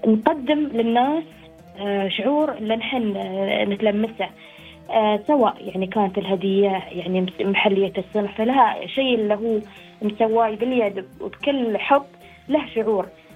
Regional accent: United Arab Emirates; قلت أنا إماراتية من هالبلاد، ونحن كثقافة عربية إماراتية إسلامية فيها وايد تفاصيل

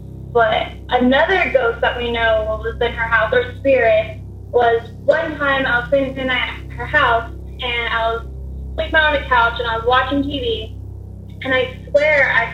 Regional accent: California, United States; I'm from Southern California.

